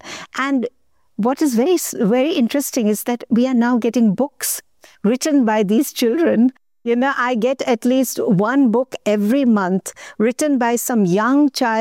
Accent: United Kingdom; Now, being British, the wonderful thing is it's extremely detailed.

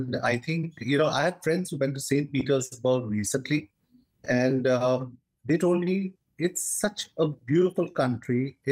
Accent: India; I am that Indian who's seen Russia hold my hand.

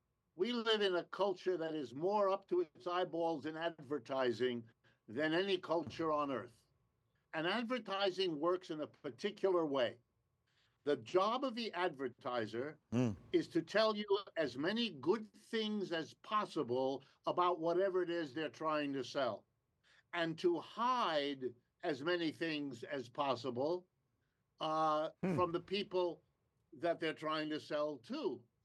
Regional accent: Ohio, United States; born there; I was born in Ohio. I come from that part of the country.

